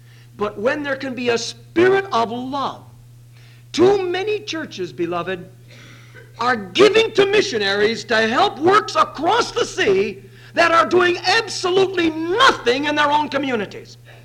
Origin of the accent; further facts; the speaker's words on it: Grand Rapids, Michigan, United States; Now, I'm from the Grand Rapids area when I'm there, which is seldom, but I am there now and then.